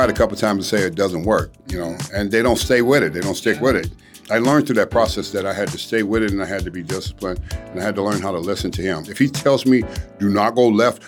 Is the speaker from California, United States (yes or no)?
yes; Los Angeles, California, United States; You know, I grew up in South Central LA, and I grew up in the hood.